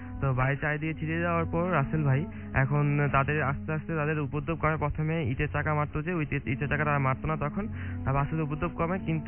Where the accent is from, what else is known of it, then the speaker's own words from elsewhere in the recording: Dhaka, Dhaka Division, Bangladesh; উত্তরা থেকে আসছি। আমি টেক্সটাইল ইঞ্জিনিয়ারিং করতেছি মিরপুর আইএসটিসি থেকে।